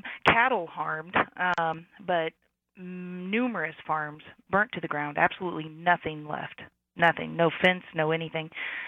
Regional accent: Sedalia, Missouri, United States; Well, I was born and raised in Sedalia, Missouri, and report now down in Southwest Missouri in Monette, and serve dairies across the state.

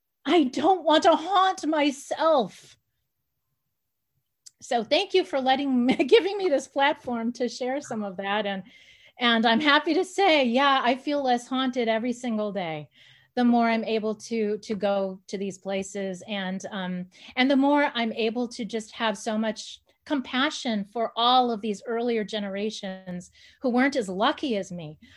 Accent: Chicago, Illinois, United States; And culturally, I was raised Native, even though I was born and raised in Chicago.

